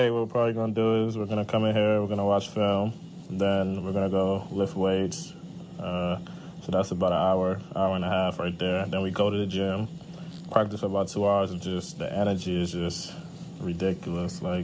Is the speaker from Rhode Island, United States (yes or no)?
no; New York City, New York, United States; I come from New York, the Bronx, where things just aren't handed to you.